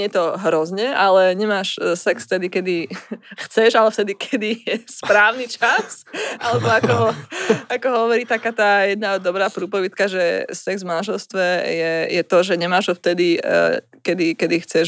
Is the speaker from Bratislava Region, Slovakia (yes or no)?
yes; Bratislava, Bratislava Region, Slovakia; keďže sme z Bratislavy obidvaja